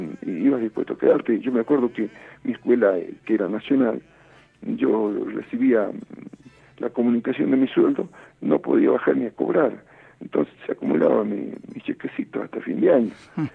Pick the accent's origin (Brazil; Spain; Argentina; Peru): Argentina; Humahuaca, Jujuy; la quebrada de Mahuaca, de donde soy, de donde le llamo a todos ustedes